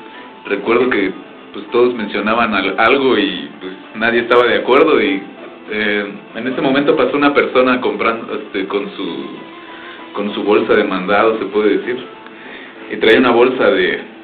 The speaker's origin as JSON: {"language": "Spanish", "town": "Chalco", "region": "State of Mexico", "country": "Mexico", "said": "Sí, yeah, así es, somos de Chalco."}